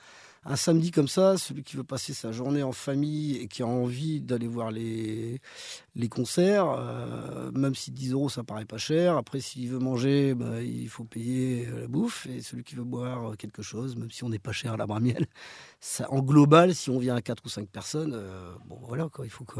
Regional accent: Hauts-de-France, France; Moi, je viens du Nord, hein, donc voilà, la pluie ne me fait pas peur.

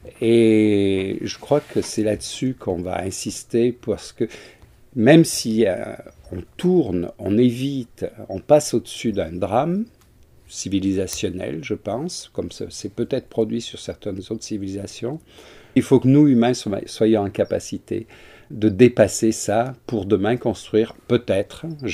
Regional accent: Auvergne-Rhône-Alpes, France; Moi, je pense, puisque je suis du Vercors

